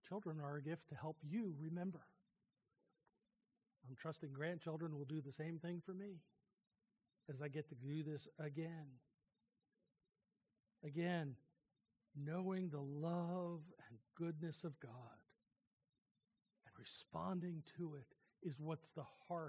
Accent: New Jersey, United States; Now, I grew up in New Jersey. 40% of the New Jersey population a long, long time ago was Jewish.

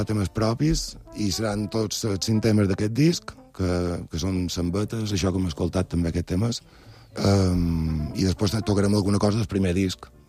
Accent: Balearic Islands, Spain; som mallorquins

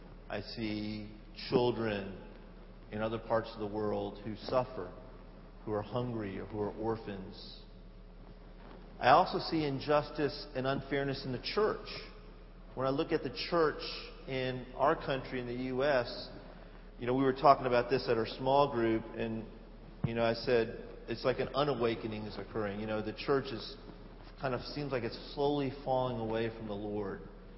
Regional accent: Texas, United States; I'm from Texas, so I know some of you from New York, but I'm from Texas, and I just can't root for a New York team.

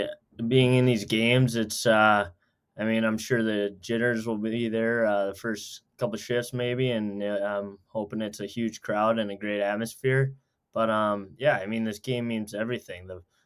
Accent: Edina, Minnesota, United States; But yeah, growing up in Edina was awesome. I had two older brothers who also played for Edina, and kind of just growing up through that system. And I was the youngest

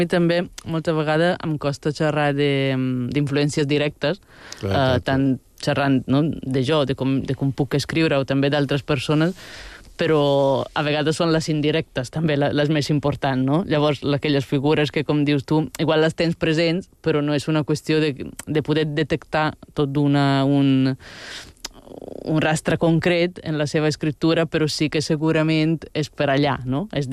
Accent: Balearic Islands, Spain; jo al final som de Mallorca, que diríem, no?

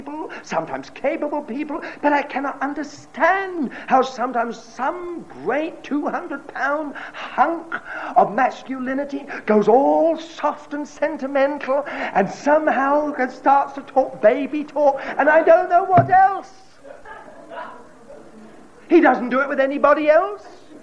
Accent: United Kingdom; I try not to be rude because I was brought up in Britain

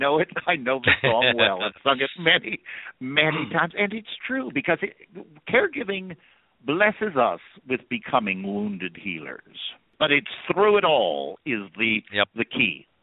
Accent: New York City, New York, United States; I am a New Yorker who can say, that's not for me.

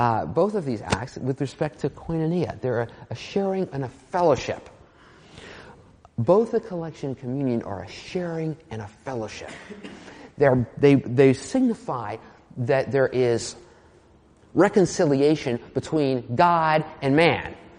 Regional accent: New Jersey, United States; I grew up in New Jersey, and I can remember as a kid growing up

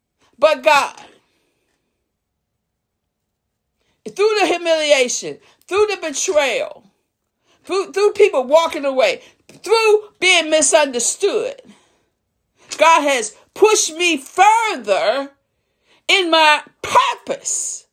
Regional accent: New Kent, Virginia, United States; my dad pruned trees in the country when I grew up in New Kent, Virginia.

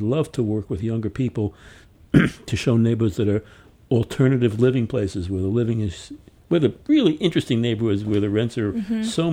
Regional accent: New York, United States; I grew up in New York. I was out of New York for 14 years. I came back in the 70s at the low point

